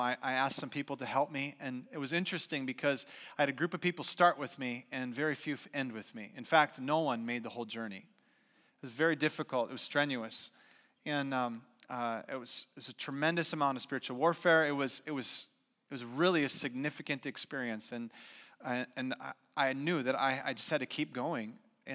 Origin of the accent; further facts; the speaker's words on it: Prior Lake, Minnesota, United States; You know, I grew up in Prior Lake. There's a reservation in Prior Lake, the Mittawakaton Sioux.